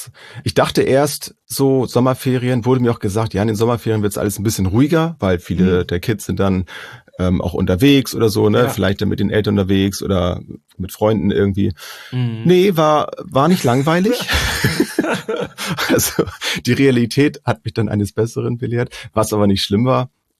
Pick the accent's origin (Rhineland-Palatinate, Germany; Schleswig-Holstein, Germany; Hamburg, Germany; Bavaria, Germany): Schleswig-Holstein, Germany; wir kommen ja nur hier aus Schleswig-Holstein